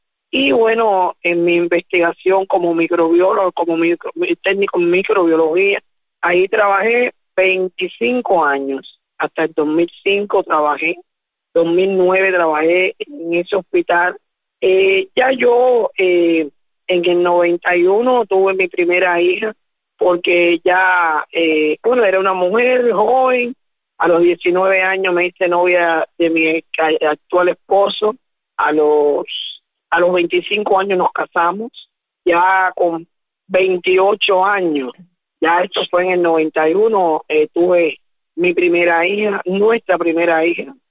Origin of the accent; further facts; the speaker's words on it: Jovellanos, Matanzas, Cuba; born there; now in Havana, Cuba; yo soy nacida en Jovellano, Matanzas, y me traslado para acá, para La Habana, a vivir en el 1984.